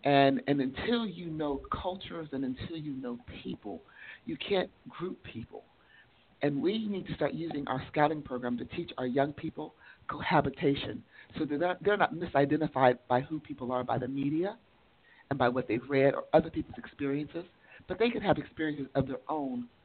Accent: Hubbard, United States; I'm from Hubbard.

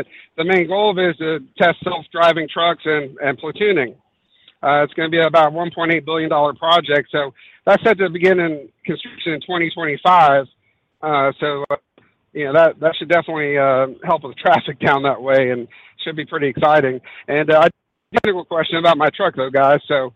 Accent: Atlanta, Georgia, United States; my home state of Georgia, I'm from North Atlanta.

